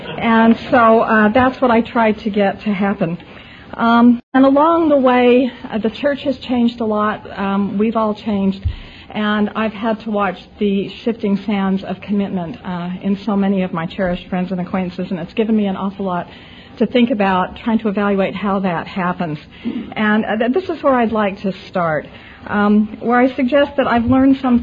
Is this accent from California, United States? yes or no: no; Salt Lake City, Utah, United States; I grew up in Salt Lake City and had a pretty standard Mormon upbringing in many ways, except that my father was inactive.